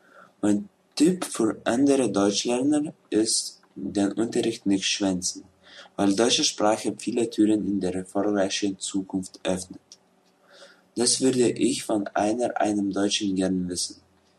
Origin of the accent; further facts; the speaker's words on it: Lithuania; German is a second language; ich komme aus Litauen.